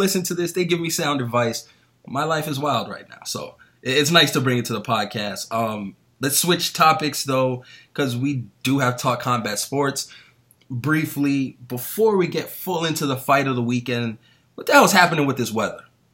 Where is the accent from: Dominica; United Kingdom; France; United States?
United States; East Coast; Listen, we grew up on the East Coast. We've been there.